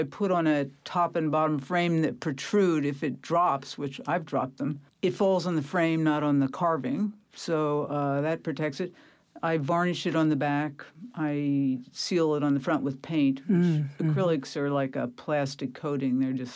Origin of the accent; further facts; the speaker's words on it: Pennsylvania, United States; I come from Eastern Pennsylvania, kind of Mennonite Amish country, and a lot of antiques there